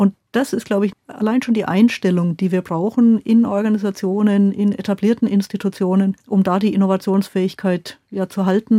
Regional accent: Bavaria, Germany; Das wäre jetzt nicht mein Prinzip als Mittelfranke.

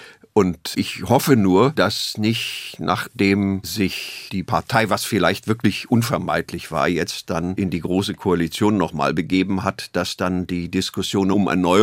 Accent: Berlin, Germany; Ich bin im Oktober 1948 in Berlin geboren und aufgewachsen und habe die Stadt als Kind noch als eine Stadt erlebt.

